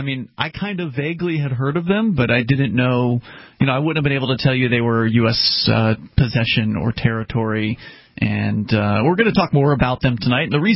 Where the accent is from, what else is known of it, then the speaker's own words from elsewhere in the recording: Boston, Massachusetts, United States; Growing up in Boston, you vacation in New Hampshire sometimes, right?